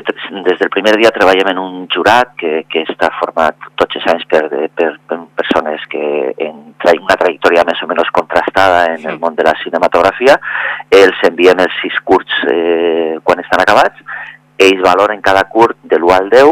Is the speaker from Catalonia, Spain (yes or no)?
no; Vila-real, Valencian Community, Spain; sabeu que jo soc de Vila-real, que sí